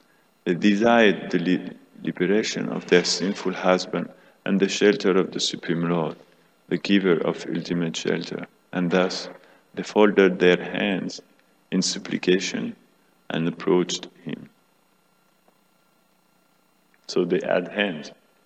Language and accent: English; Paris, Île-de-France, France; born there; accent: French; English is a second language; I am born in Paris, please forgive my French accent, I'll try my best.